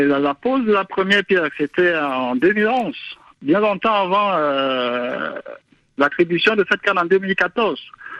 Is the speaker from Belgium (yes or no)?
no; Cameroon; Oui, je suis Camerounais, je suis à Yaoundé